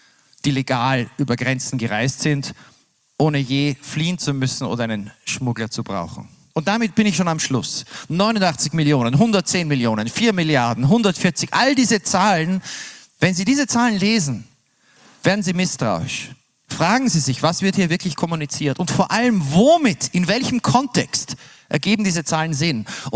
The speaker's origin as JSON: {"language": "German", "country": "Austria", "lives_now": "Berlin, Germany", "said": "Menschen wie ich und meine Familie, die als Österreicher in Berlin leben."}